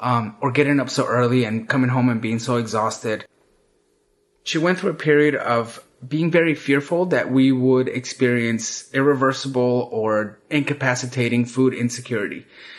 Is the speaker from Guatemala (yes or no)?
yes; Guatemala City, Guatemala Department, Guatemala; now in United States; So I'm originally from Guatemala. I grew up in Guatemala City, and I moved to the US in 1990. That makes it 28 years.